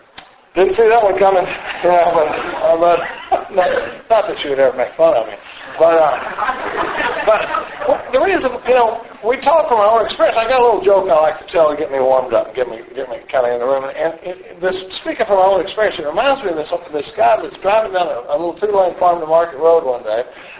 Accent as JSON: {"language": "English", "town": "Dallas", "region": "Texas", "country": "United States", "lives_now": "Austin, United States", "said": "I come from Dallas, Texas. I've been in Austin since the mid-70s, but I come from Dallas, and I grew up in a pretty normal family."}